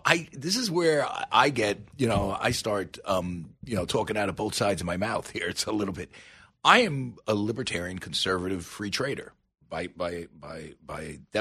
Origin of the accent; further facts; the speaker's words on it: New York, United States; I grew up in Westchester County. I had friends of mine who worked at the Tarrytown GM plant.